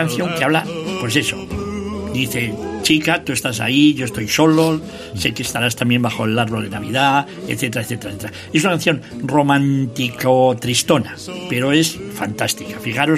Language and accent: Spanish; Vitoria, Basque Country, Spain; vuelvo a Vitoria, le echo mucho de menos yo a mi pueblo. Bueno, mi pueblo, que es una ciudad de 200,000 habitantes, pero bueno, y capital de Euskadi, o sea que fíjate, ahora somos capitalinos, somos vascos españoles capitalinos